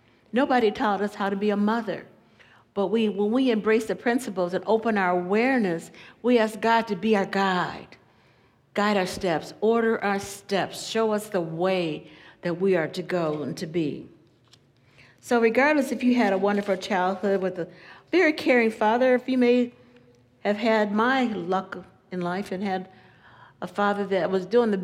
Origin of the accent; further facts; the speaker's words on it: Louisville, Kentucky, United States; On a trip back to my hometown of Louisville, Kentucky one summer, I made up my mind to have a conversation with my father